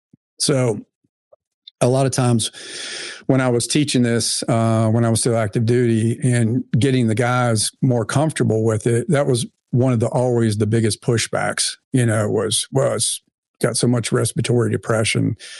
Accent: Arkansas, United States; I grew up in Arkansas. No one likes to do math in public

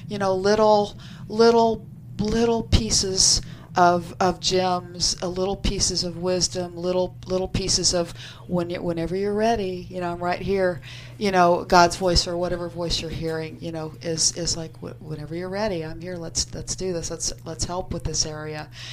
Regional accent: Norman, Oklahoma, United States; born there; also born or lived in Tulsa, United States; Well, I was born in Norman, Oklahoma.

